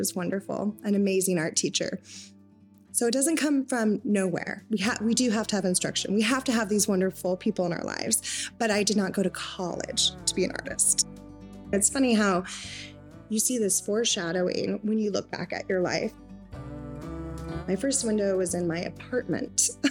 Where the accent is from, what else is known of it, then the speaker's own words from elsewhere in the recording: Palmer, Alaska, United States; I am from Palmer, Alaska. I went to school here.